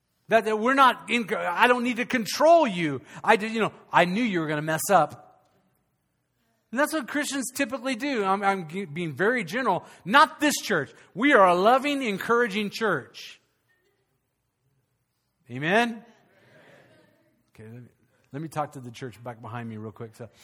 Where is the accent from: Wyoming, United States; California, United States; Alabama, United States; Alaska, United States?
California, United States; Chula Vista; So I was in like fifth grade. Growing up in Chula Vista, California. And I was Evel Knievel of Chula Vista, California.